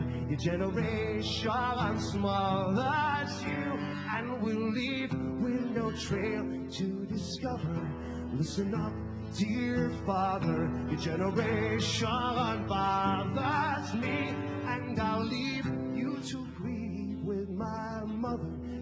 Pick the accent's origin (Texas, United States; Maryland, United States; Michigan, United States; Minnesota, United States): Michigan, United States; to write a song about growing up in Michigan. And I grew up in a very, very, very conservative Christian Reformed family.